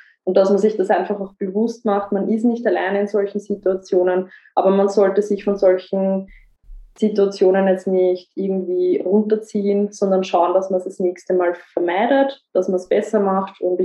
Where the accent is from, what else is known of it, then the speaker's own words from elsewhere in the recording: Austria; Ich komme aus Österreich und spreche sehr im Dialekt